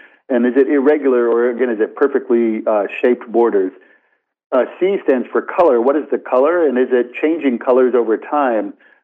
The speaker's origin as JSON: {"language": "English", "region": "Florida", "country": "United States", "tie": "born or raised there", "said": "As a child, I didn't practice sun safety. I grew up in Florida."}